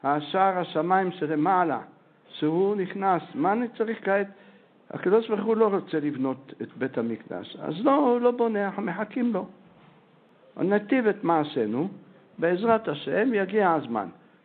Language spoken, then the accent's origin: Hebrew; Jerusalem, Jerusalem District, Israel; אנחנו גדלנו פה בירושלים, סיפרתי לכם.